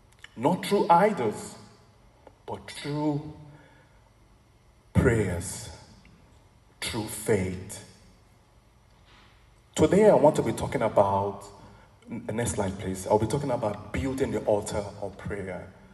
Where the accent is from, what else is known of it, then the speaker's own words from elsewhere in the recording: Benin City, Edo, Nigeria; When I was growing up in Benin City, in Nigeria, many families that lived beside us, they had small shrines.